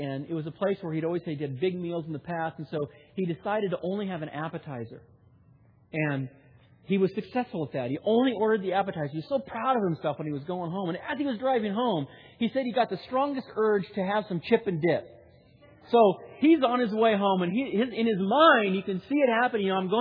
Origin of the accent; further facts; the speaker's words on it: California, United States; moved away as an adult; Now, I come from Southern California. I lived on the edge of the Mojave Desert. Grass didn't grow there unless you had a sprinkler system.